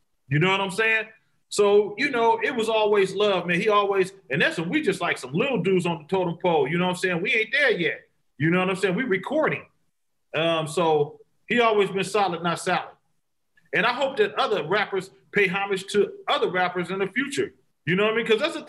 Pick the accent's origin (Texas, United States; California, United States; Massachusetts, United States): California, United States; Vallejo; We made it, you know, really really good to say, I'm from Vallejo with your chest out. Like, you understand me? Like, you ain't, you know, it's the V. Like, we made it good to be from Vallejo.